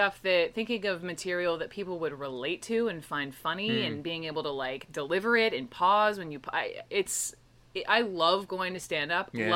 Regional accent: Atlanta, Georgia, United States; this is my hometown, I'm from Atlanta, like, let me in the damn building.

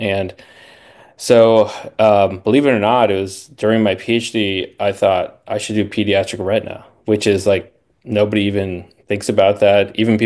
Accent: California, United States; And he heard I'm from Southern California.

